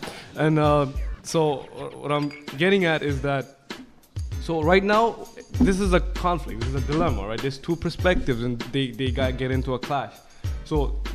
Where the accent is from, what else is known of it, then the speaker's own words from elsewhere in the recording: Bangladesh; I'm from Bangladesh, and, you know, you can take me out of Bangladesh, but you can't take Bangladesh out of me.